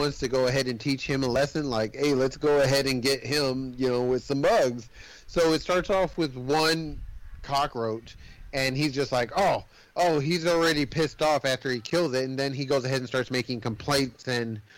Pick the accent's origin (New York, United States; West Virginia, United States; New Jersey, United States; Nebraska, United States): New York, United States; New York City; I grew up in the Devil's Kitchen, right? Hell's Kitchen. I grew up in Hell's Kitchen, I know everything.